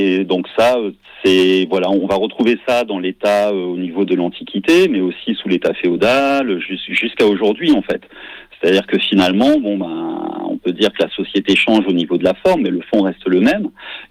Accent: Toulon, Provence-Alpes-Côte d'Azur, France; Donc, du coup, alors, je suis issu du sud-est de la France. Donc, je suis né à Toulon.

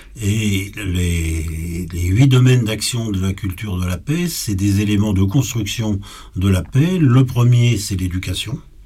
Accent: Rennes, Brittany, France; born there; l'hôpital où je suis né à Rennes a été bombardé et quasiment détruit.

